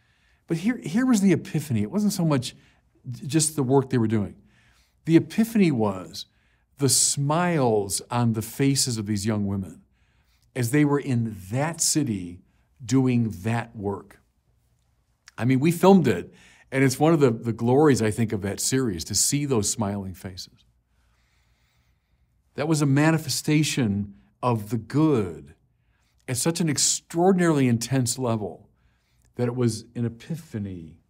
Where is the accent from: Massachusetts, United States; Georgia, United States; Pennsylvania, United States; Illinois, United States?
Illinois, United States; Chicago; And at the time, I was from Chicago, and I'm light pollution everywhere.